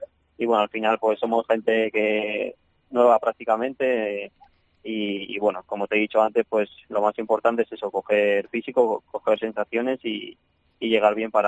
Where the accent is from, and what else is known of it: Logroño, La Rioja, Spain; now in Mallorca, Spain